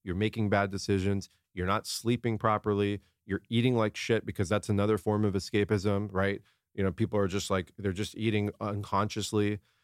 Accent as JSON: {"language": "English", "town": "La Jolla", "region": "California", "country": "United States", "tie": "born or raised there", "said": "I grew up in La Jolla down in San Diego."}